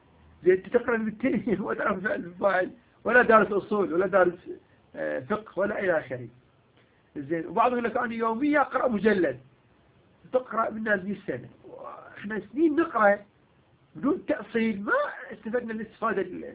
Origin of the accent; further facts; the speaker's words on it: Iraq; جايب وياي مثلا من بلدي العراق